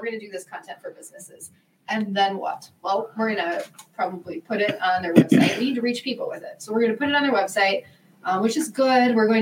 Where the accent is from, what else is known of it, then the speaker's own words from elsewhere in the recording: Cleveland, Ohio, United States; I'm from Cleveland.